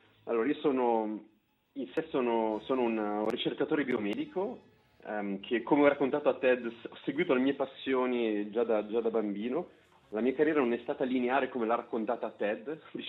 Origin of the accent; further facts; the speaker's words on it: Lugano, Ticino, Switzerland; rimanere in contatto con la mia terra natale. Io sono di Lugano, quindi è l'unico momento dove uno posso sentire l'italiano, due posso restare in contatto con la realtà ticinese